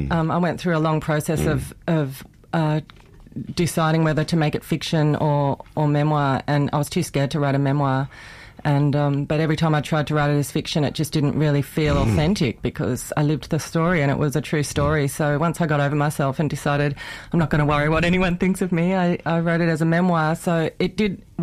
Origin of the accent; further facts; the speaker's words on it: New South Wales, Australia; Yeah, so I grew up in Western Sydney